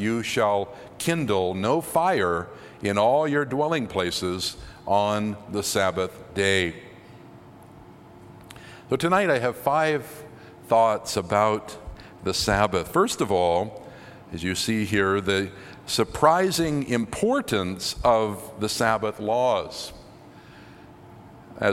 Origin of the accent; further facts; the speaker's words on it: United States; And as an American, I have to say that in my own country, Sunday has become anything but God's day.